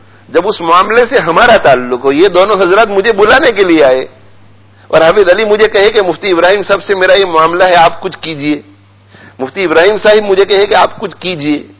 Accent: Bhuria, India; ہم جب بچپن میں تھے نا, بچپن میں تو اسکول کے اندر ہمیں یہ سکھایا گیا تھا, انڈیا کی بات کر رہا ہوں, بھوریا گاؤں کی, وہاں اسکول میں میں جاتا تھا

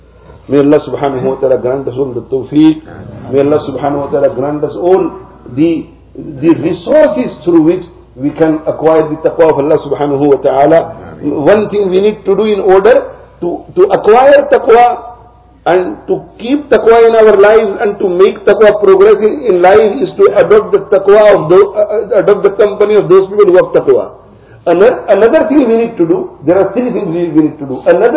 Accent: Leicester, East Midlands, United Kingdom; In Seattle, in my hometown, Leicester, UK, in the Haramain Sharifain

